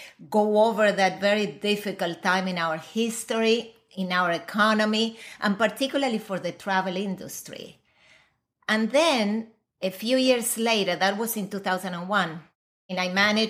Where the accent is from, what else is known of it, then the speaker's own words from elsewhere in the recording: Argentina; You know, I was born and raised in Argentina.